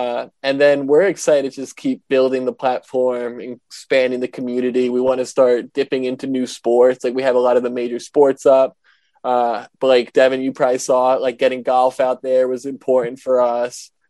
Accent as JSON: {"language": "English", "region": "New Jersey", "country": "United States", "accent": "New Jersey", "said": "like with my New Jersey accent, we'll say it differently."}